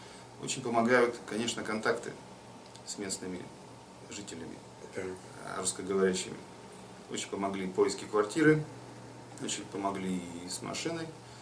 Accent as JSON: {"language": "Russian", "region": "Sakha Republic", "country": "Russia", "tie": "born or raised there", "moved": "yes", "said": "Ну, я жил, родился в Якутии."}